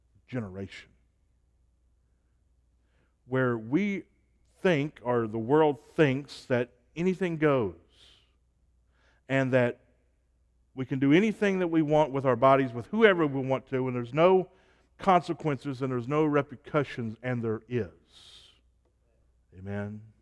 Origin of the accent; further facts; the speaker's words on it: United States; But given the direction of our country, given the wickedness of our leadership, I mourn.